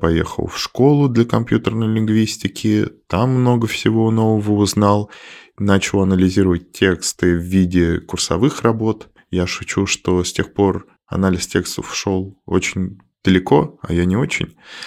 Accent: Ryazan, Ryazan Oblast, Russia; Я из Рязани.

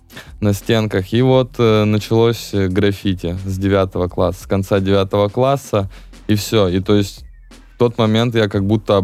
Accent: Tyumen, Tyumen Oblast, Russia; Но Бэтмена не было в моем городе, я же из Тюмени.

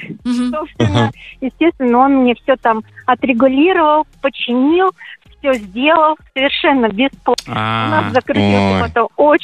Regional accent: Oryol, Oryol Oblast, Russia; Я из Орла.

